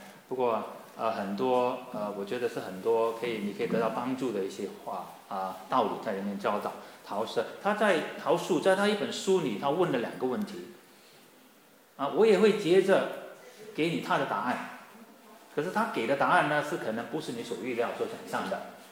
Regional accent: Singapore; 可是那边新加坡的很不一样，一年四季都是绿的，都是热的。所以来到这里感觉很不一样，真的来我们住在有个四季的地方

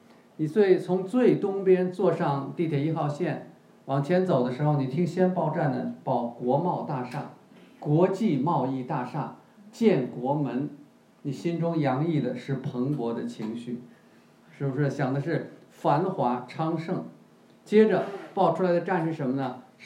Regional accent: Beijing, China; 我是个北京人

